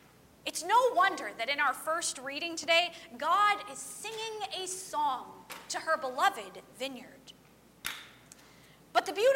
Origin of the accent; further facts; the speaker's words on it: Ohio, United States; also born or lived in California; But where I grew up back in Ohio, you can't grow grapes.